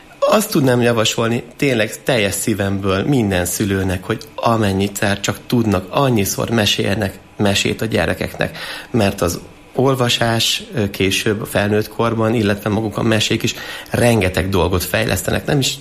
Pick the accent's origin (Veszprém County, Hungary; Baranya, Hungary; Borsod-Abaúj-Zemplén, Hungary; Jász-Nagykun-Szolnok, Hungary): Jász-Nagykun-Szolnok, Hungary; Kisújszállás; Kis Újszálláson nőttem fel. Gyakorlatilag szinte mindent Kis Újszálláson csináltam. Ide jártam gimnáziumba, és általános iskolába is.